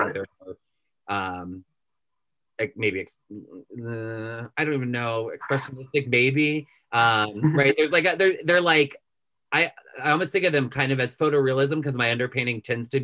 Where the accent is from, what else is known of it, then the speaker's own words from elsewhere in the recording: Appalachia, United States; I should say about being Appalachian and being a painter